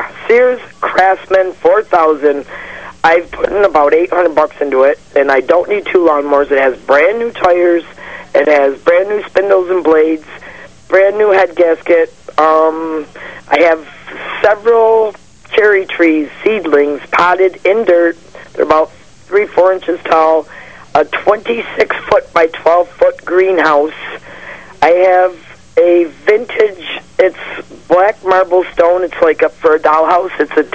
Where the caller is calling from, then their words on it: Oakland, California, United States; calling from Oakland.